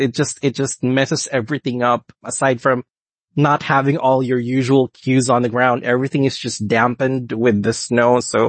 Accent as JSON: {"language": "English", "country": "Philippines", "lives_now": "United States", "said": "I'm from the Philippines. It's a tropical country. And now I'm in Western PA. It's in the Northeast. Winters are really harsh here"}